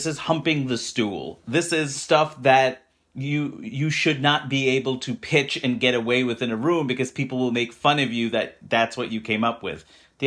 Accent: Queens, New York, United States; This isn't every place in the country, in the world, is not where I grew up in Queens, New York, right?

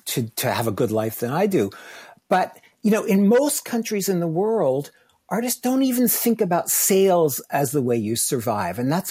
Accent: Canada; I'm a Canadian

